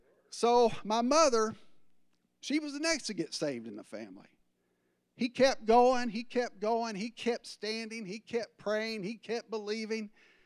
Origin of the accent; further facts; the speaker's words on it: England, United Kingdom; See, we're from England. We're kind of blunt in our witness, but we have love.